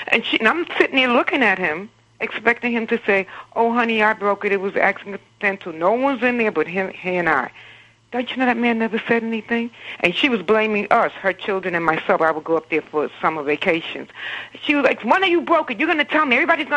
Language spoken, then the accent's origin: English; Harlem, New York, United States; You know, I grew up in, well, you don't know, but I grew up in Harlem.